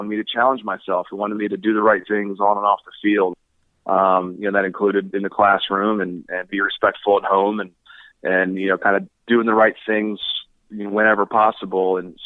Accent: Baltimore, Maryland, United States; I grew up in Baltimore and watched Eddie Murray play a bunch when I was a kid

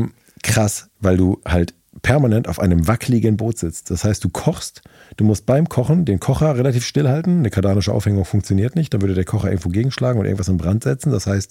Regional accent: Norderney, Lower Saxony, Germany; ich bin auf Norderney aufgewachsen. Ich bin seit 38 Jahren Wassersportler.

